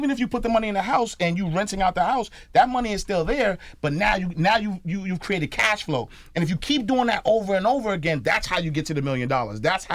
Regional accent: New York City, New York, United States; So I'm from the projects in Harlem, right? I grew up in the St. Nicholas Projects. So I came from nothing, right?

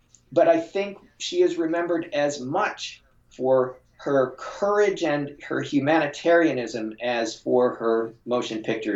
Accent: United States; You're our liberators, you know, because I'm American.

